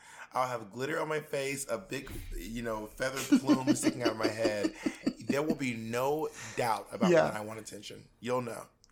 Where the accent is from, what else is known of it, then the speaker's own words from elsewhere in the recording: the South, United States; I grew up in the South.